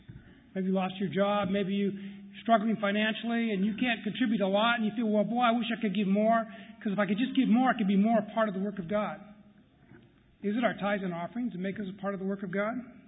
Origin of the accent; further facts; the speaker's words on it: Pacific Northwest, United States; I grew up in the Pacific Northwest, so it's really wonderful to be back here.